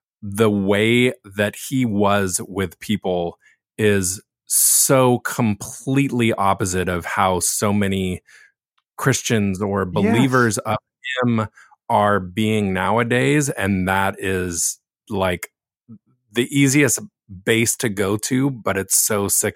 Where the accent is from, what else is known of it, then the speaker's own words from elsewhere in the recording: Laguna Beach, California, United States; because I was born and raised in Laguna Beach, which is not as strong of a gay culture as it used to be